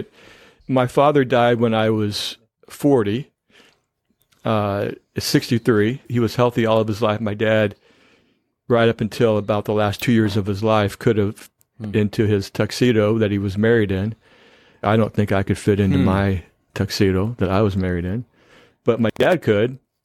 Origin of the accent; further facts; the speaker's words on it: Iowa, United States; also born or lived in Minneapolis; So I moved back. I grew up in Iowa. I moved back to Iowa, spent a year or so living with my parents, and then I moved up to Minneapolis